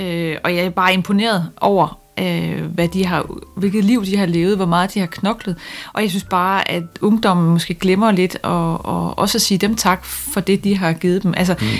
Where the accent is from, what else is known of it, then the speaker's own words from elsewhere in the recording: Tørring, Central Denmark Region, Denmark; Nej, jeg er altså ikke vokset op i Herning. Jeg er vokset op i Tørring.